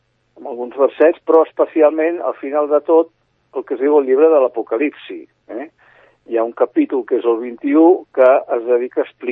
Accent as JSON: {"language": "Catalan", "town": "Sant Cugat del Vallès", "region": "Catalonia", "country": "Spain", "tie": "born or raised there", "said": "jo sóc de Sant Cugat, de Socarrel, de tota la vida, i nosaltres acostumem a ser una mica d'aquí"}